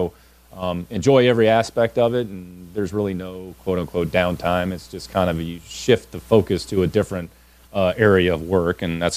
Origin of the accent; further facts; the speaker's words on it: Cleveland, Ohio, United States; We're both from Cleveland.